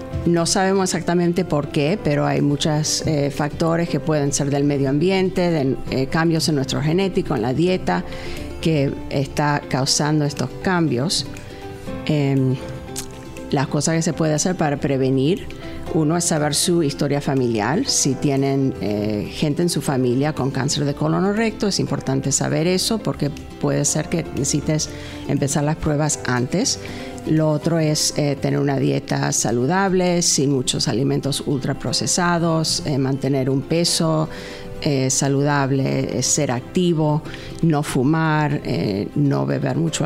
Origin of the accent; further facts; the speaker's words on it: Argentina; also born or lived in Connecticut; now in Long Island, United States; Estuve aquí 15 años. Originalmente soy de Argentina y estuve más que nada en el área de New York y en Connecticut también.